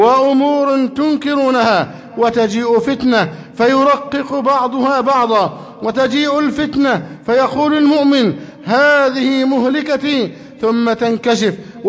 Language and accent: Arabic; Egypt; نسأل الله جل وعلا أن يحفظ بلدنا مصر أمنا أمانا.